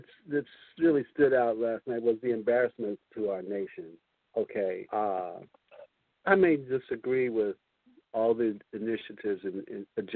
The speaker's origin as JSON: {"language": "English", "country": "United States", "said": "And as an American who's not happy with the way our country is going, I still stand as an American, but I am embarrassed."}